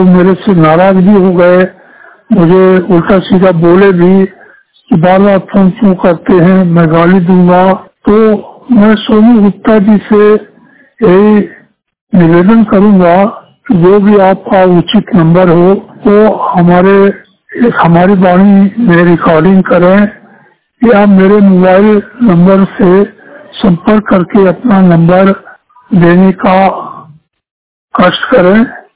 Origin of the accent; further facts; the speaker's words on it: Satna, Madhya Pradesh, India; मैं दृष्टि बाधित जिला सतना मध्य प्रदेश का निवासी हूँ।